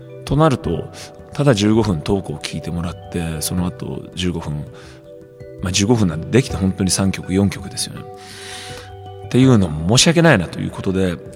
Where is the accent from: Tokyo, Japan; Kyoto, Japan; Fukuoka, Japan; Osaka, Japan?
Tokyo, Japan; 平日は地元東京で